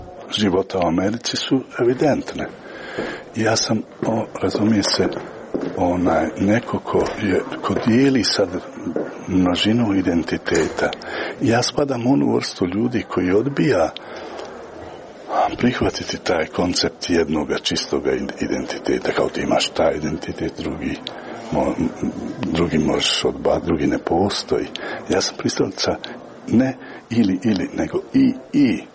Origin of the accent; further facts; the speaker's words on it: Tuzla, Tuzla Canton, Bosnia & Herzegovina; jer ja dolazim iz Tuzle i na neki način ovo je meni više od simboličkog povratka kući.